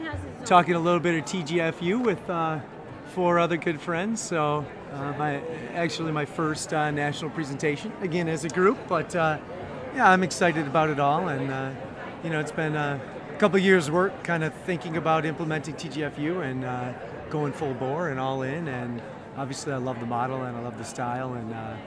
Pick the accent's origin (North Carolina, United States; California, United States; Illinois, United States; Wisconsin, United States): Wisconsin, United States; one is from West Virginia, I'm from Wisconsin, there was someone from Oregon